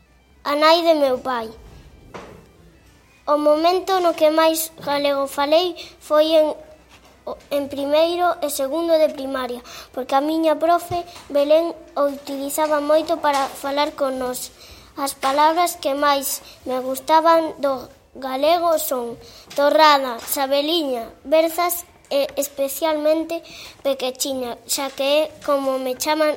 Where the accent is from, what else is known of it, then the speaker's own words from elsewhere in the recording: Betanzos, Galicia, Spain; born there; nacín en Betanzos. Toda a miña familia fala o galego, por iso eu tamén o falo, dende pequena, sobre todo coa miña avoa Maruja, a nai de meu pai.